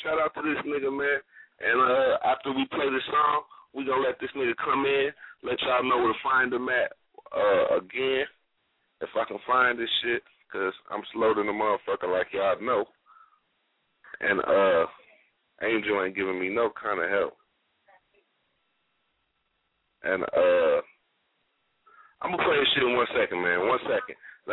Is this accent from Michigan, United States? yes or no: no; Rockford, Illinois, United States; Speaking of the projects in my hometown, Rockford, Illinois, fuck you mean, 815, fuck you mean.